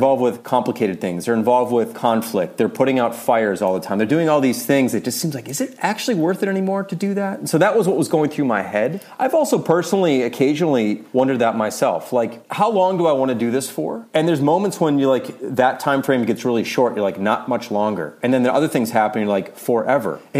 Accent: Midwest, United States; Maybe it's a Midwestern upbringing. I grew up in the Midwest in the US.

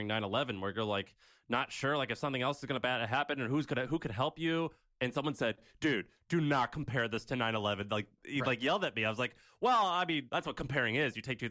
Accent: Missouri, United States; someone in my hometown of Missouri, dentist

